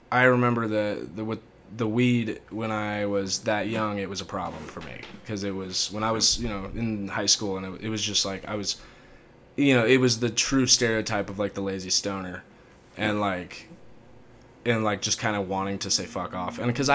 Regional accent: California, United States; Especially where I grew up, too. I grew up in Placer County

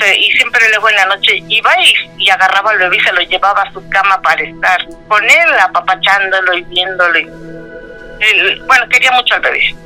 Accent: Mexico City, Mexico; Yo soy de aquí, de la Ciudad de México, de la alcaldía Álvaro Obregón.

